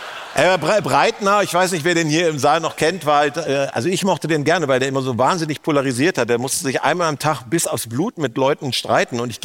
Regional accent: North Rhine-Westphalia, Germany; Und ich dachte als Westfale, was ist das denn für eine Drohung?

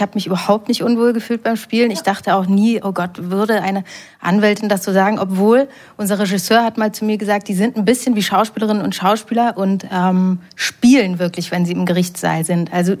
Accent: Berlin, Germany; Ich bin Berlinerin und habe hier noch ein Zimmer sozusagen in einer Familien-WG und lebe aber seit der Schwangerschaft mit meinem Freund und dem Kleinen am Naturschutzgebiet in Nordrhein-Westfalen.

